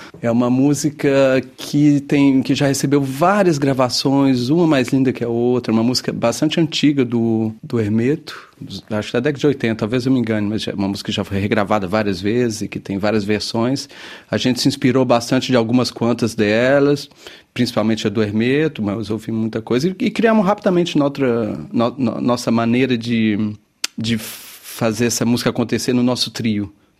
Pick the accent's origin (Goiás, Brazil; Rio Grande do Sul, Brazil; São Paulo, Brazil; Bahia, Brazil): Goiás, Brazil; Goiânia; Eu, particularmente, que cresci em Goiânia, que sempre fui a Pirinópolis, a região toda do Cerrado